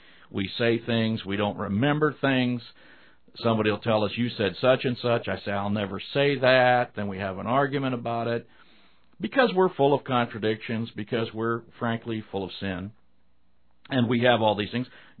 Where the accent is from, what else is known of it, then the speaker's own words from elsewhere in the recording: Omaha, Nebraska, United States; Now I say that because I grew up in Omaha. I went 13 years to a Catholic school.